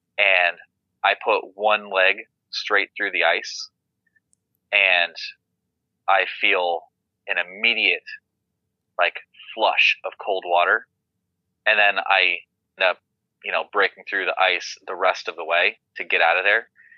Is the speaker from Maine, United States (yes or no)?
yes; Maine, United States; because I'm from Maine and I have a love and affinity for Old Town.